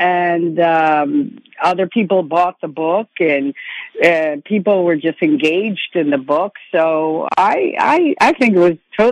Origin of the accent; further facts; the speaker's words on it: Philadelphia, Pennsylvania, United States; I'm a girl from South Philly. I mean, we don't stop.